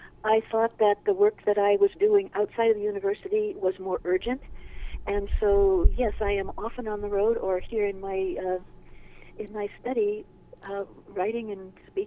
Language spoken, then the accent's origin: English; Ohio, United States; moved away as an adult; now in Corvallis, United States; I grew up in Ohio. And my husband and I lived in Cleveland.